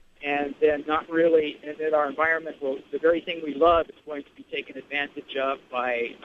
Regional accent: Mount Shasta, California, United States; now in Medford, United States; So I was born in Mount Shasta, lived in Siskiyou County most of my life, and I now live in southwest Medford.

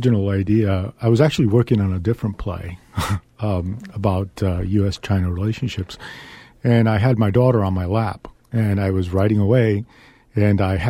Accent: Cuba; I grew up, I was born in Cuba, and I grew up in a household where they always said, whatever is said inside the house can't be said outside the house.

